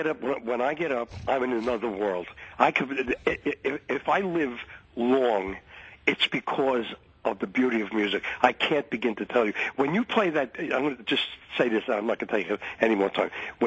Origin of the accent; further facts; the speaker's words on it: Bronx, New York, United States; I'm from the Bronx, just as you are, and I love when you do up stuff.